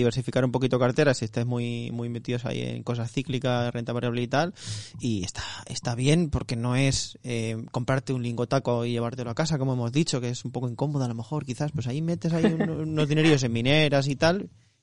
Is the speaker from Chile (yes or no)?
no; Madrid, Community of Madrid, Spain; yo como madrileño orgulloso